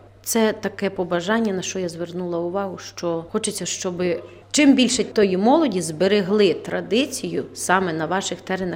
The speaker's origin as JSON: {"language": "Ukrainian", "region": "Polesia", "country": "Ukraine", "tie": "born there", "said": "я народилась на Поліссі, я ніколи не беру репертуар Гуцульщину чи Полтавщину, Хмельниччину, бо то не моє."}